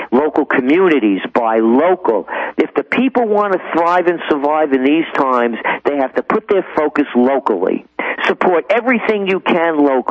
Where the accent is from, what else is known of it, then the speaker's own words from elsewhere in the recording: Bronx, New York, United States; You know, my father, he was seven of us, and I grew up in the Bronx